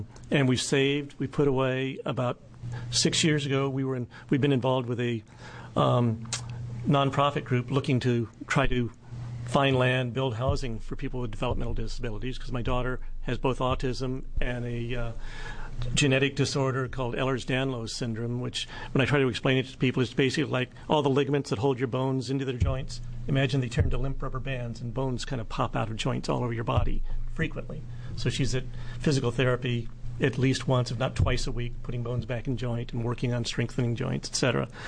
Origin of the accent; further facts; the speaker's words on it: Happy Valley, Oregon, United States; I'm from Happy Valley, Oregon.